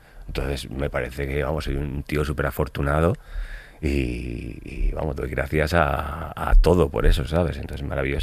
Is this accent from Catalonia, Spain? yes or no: no; Madrid, Community of Madrid, Spain; Yo soy madrileño, y para mí Madrid tiene un nivel gastronómico que hay cosas muy arriba y cosas muy abajo, muy malas.